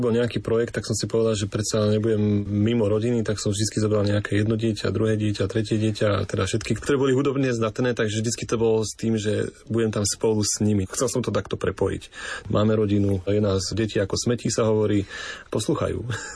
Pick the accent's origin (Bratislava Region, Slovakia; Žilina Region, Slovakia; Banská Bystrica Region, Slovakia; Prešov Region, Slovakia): Žilina Region, Slovakia; Zákamenné; also born or lived in Trnava; now in Boleráz, Slovakia; pochádzam z Oravy, z dediny Zákamenné, ktorá sama o sebe je tiež teda veľmi hudobne možno známa. Študoval som v Trnave, kde som od roku 2002 a vlastne s Trnavou som teda už spojený, spätý, do Bolerázu sme sa presťahovali